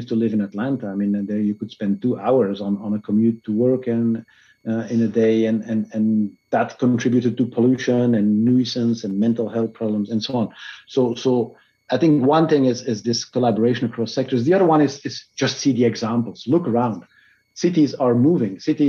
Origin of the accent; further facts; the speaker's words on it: Brussels, Brussels-Capital Region, Belgium; I'm from Brussels. You know, in Brussels, they introduced this 30 kilometer per hour or 20 miles per hour speed limit 2 years ago or so.